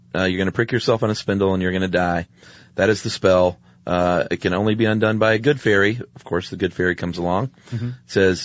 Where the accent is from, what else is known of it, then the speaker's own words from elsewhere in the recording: Lakewood, Ohio, United States; I'm from Lakewood, Ohio, suburb of Cleveland.